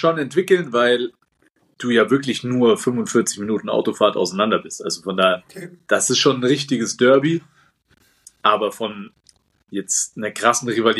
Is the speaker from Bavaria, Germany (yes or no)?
yes; Bavaria, Germany; Bayreuth ist Oberfranken, wir sind Mittelfranken.